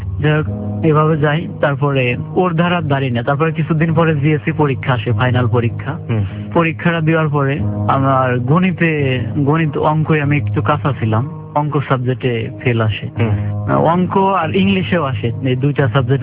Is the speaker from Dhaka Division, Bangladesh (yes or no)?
yes; Faridpur, Dhaka Division, Bangladesh; উনি বলে যে তোর বাড়ি কোথায়? আমি বলি ফরিদপুর।